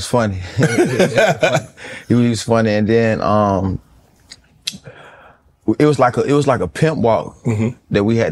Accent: Atlanta, Georgia, United States; I'm from Atlanta, so you know, like

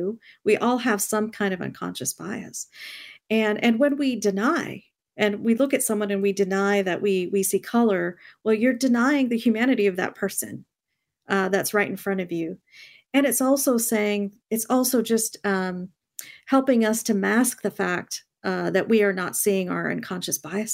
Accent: India; they're drawn to me because I am from India

